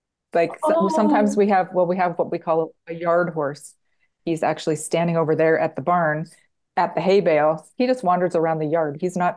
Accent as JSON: {"language": "English", "town": "Mission", "region": "British Columbia", "country": "Canada", "tie": "born or raised there", "said": "Yeah, I lived in Mission. So I grew up in Mission."}